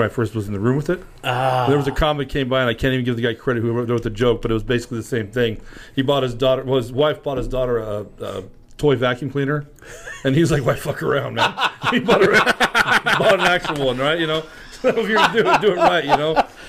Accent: Brush, Colorado, United States; I'm from Brush, Colorado too. Maybe I lived a sheltered life here in Brush.

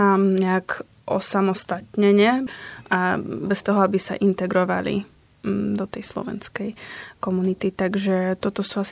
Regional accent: Ukraine; Slovak is a second language; moved away; Ja som pôvodom z Ukrajiny a moji rodičia teda sú v Kyjeve

